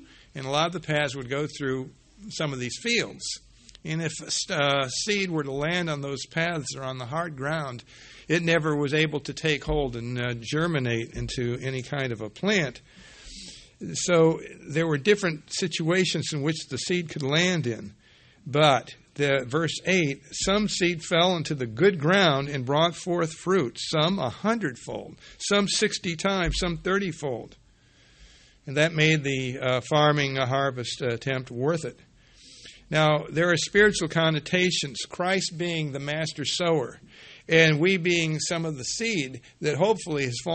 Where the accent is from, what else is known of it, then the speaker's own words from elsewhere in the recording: Vermont, United States; We certainly saw a lot of that where I grew up in Vermont.